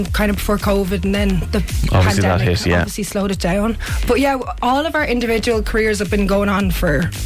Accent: Dublin, Leinster, Ireland; I'm from Dublin, but my whole family play music

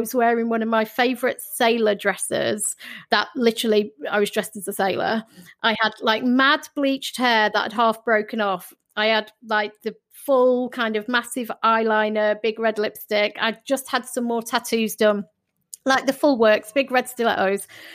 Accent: United Kingdom; No, not as British. I mean, British women, especially, yeah.

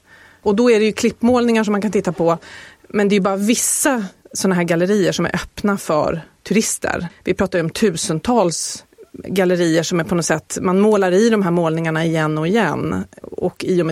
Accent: Sweden; Och då tänker man ju som svensk att det kan ju inte vara så långt kvar mellan Singapore och Darwin.

